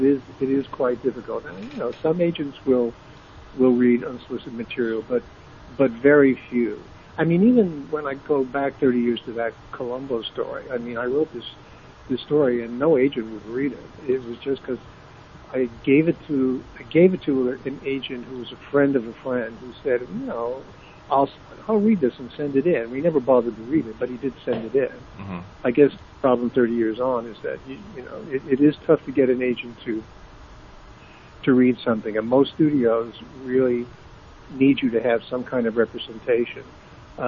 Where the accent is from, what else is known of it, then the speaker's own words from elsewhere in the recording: United States; I'm an American, but when I came back to the States, I had at least one credit